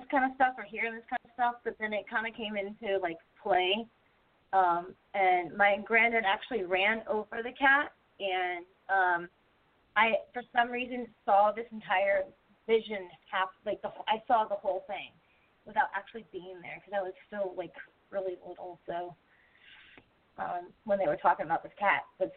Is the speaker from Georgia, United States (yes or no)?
no; Williamsburg, Virginia, United States; I grew up in Williamsburg.